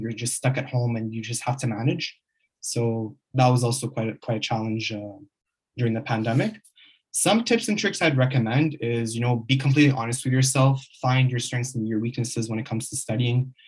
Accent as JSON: {"language": "English", "town": "Montreal", "region": "Quebec", "country": "Canada", "tie": "born or raised there", "also_born_or_lived": "Egypt", "said": "I was born in Montreal, Canada, and briefly lived in Egypt for about 7 years. I completed high school in Sejep University in Montreal. My mother is Moroccan and my dad is Egyptian."}